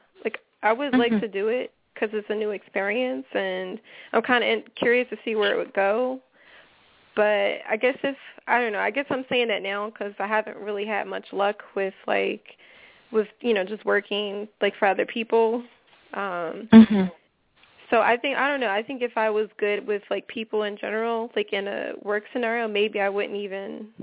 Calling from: Philadelphia, Pennsylvania, United States; I'm calling from Philadelphia.

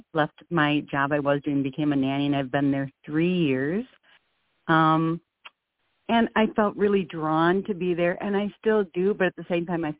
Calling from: Minneapolis, Minnesota, United States; Minneapolis, and my birthday is 6-8-65.

